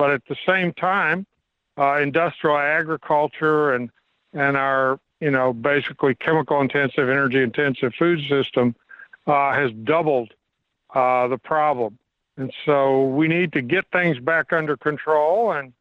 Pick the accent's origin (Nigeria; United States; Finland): United States; Texas; I grew up in Texas, and I became a full-time activist in the late 60s, 1967, to be exact.